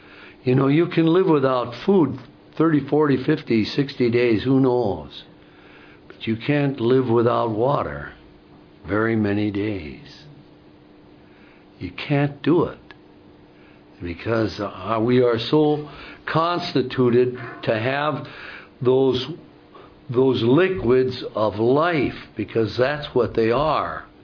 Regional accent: Wisconsin, United States; little town which we grew up in and outside of Milwaukee had artesian wells

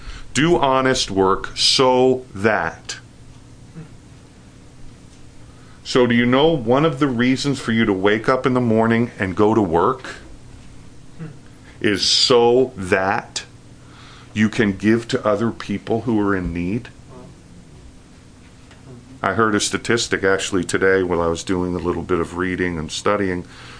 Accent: New York City, New York, United States; When I was a child, I grew up in Queens in New York City.

